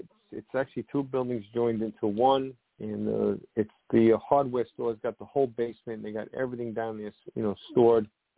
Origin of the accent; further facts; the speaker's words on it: Woodside, New York, United States; I grew up with Joe. He was in Astoria. I grew up in Woodside.